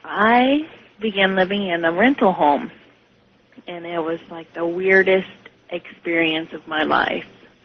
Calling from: Washington, United States; I'm from Washington.

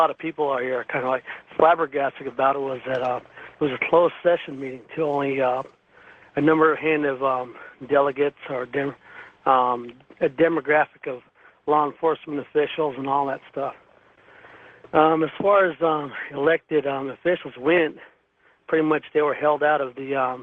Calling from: Phoenix, Arizona, United States; You know, KFYI, I'm in Phoenix.

